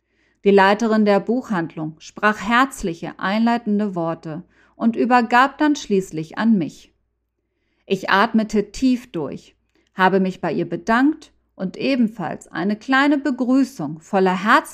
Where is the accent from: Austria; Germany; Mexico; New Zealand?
Mexico; Ich konnte auch einiges aus meiner Heimat Mexiko näher bringen